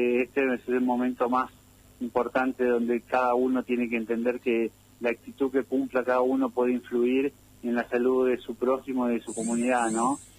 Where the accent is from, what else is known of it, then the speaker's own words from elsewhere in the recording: Paraná, Entre Ríos, Argentina; un saludo a Paraná, especialmente, que es mi ciudad. No natal, pues nací en Basar el Vaso, pero fue mi ciudad de la infancia y de la adolescencia.